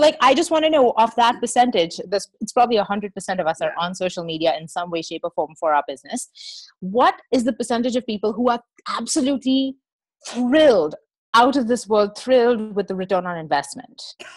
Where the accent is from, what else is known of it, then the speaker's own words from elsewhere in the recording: Mumbai, Maharashtra, India; Basically, I grew up in Mumbai, and there we follow the British schooling system.